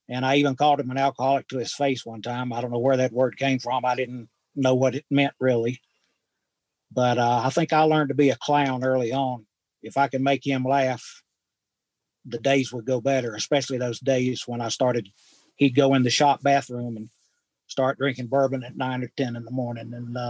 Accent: Durham, North Carolina, United States; born there; I was born in Duke Hospital in Durham, North Carolina. Second child of four.

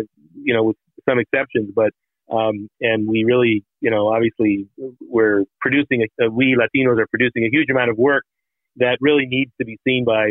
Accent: Albuquerque, New Mexico, United States; moved away; I grew up in New Mexico, in Albuquerque, and basically came to California in the early 70s.

